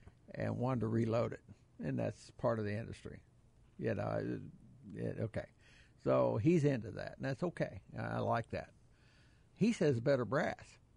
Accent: Missouri, United States; I'm from Missouri. Got to show me.

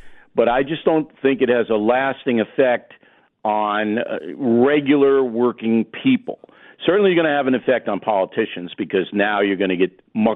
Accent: United States; Now, if you're an Israeli, of course, but as an American, we're looking at this on the outside.

